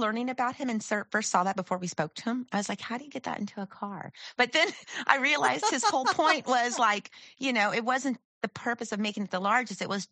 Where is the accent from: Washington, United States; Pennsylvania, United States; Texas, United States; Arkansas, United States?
Texas, United States; Killeen; Like when we were growing up in Killeen